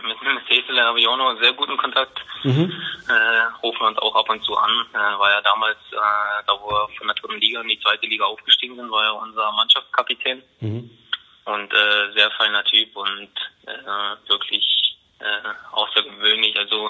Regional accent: Dresden, Saxony, Germany; deswegen bin ich ein Dresdner Junge und bin auch stolz darauf

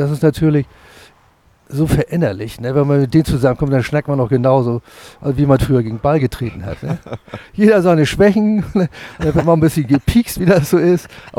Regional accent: Hamburg, Germany; Ich bin in Altona geboren, habe aber mit Fußball hier nichts viel am Hut gehabt, weil ich mit 8 Jahren sind wir dann nach Farmsen gezogen. Also quasi in die Walddörfer. Das war ja damals wie ein Dorf mehr, ne? Das war ländlich quasi.

